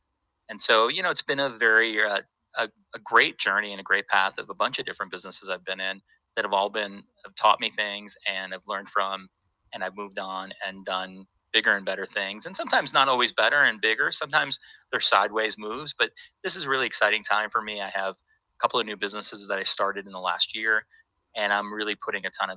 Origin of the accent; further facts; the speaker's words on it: Chicago, Illinois, United States; I grew up in Chicago and Northwest Side. I lived actually in the city because when you work for the city in Chicago, they want you to live in the city.